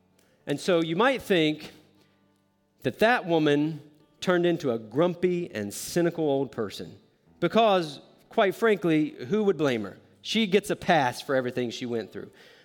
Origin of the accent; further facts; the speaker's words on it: the South, United States; since I grew up in the South and I've lost some of my accent